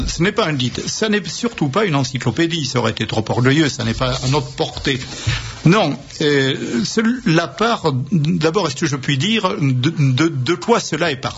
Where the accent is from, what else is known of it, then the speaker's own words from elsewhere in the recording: Paris, Île-de-France, France; Je suis parisien